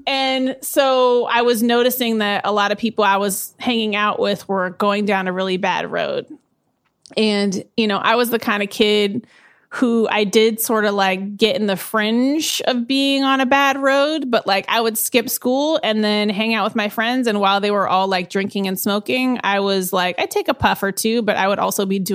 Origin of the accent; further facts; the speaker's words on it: Eugene, Oregon, United States; also born or lived in Portland, United States / Salinas, United States / San Diego, United States / Phoenix, United States; I am from Eugene, Oregon originally. And then I moved to Portland, Oregon, Salinas, California, San Diego, Phoenix, and then Brooklyn.